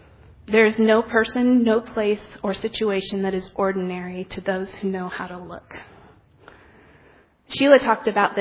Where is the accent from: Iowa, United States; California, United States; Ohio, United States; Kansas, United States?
California, United States; San Diego; maybe I grew up in San Diego, so the beach and ocean are gorgeous, but the rest of California is kind of brown and kind of not beautiful.